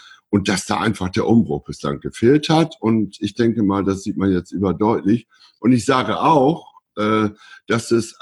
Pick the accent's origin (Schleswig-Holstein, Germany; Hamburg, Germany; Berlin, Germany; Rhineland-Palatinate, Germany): Hamburg, Germany; ich als Norddeutscher muss ganz ehrlich sagen, aus der Hauptstadt der zweiten Liga, ne, Hamburg und St. Pauli